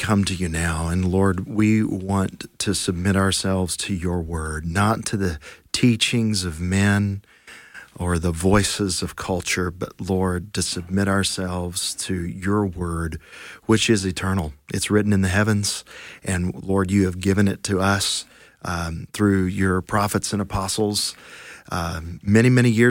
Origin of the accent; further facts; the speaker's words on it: Tennessee, United States; I'm originally from East Tennessee. My family has multi-generations been in the hills of the Smoky Mountains, and outside of me, they're all there to this day.